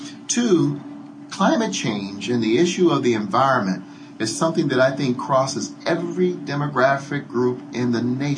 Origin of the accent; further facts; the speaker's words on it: Denver, Colorado, United States; I grew up in Denver. I'm the youngest of 10 children. No money whatsoever. Very poor family.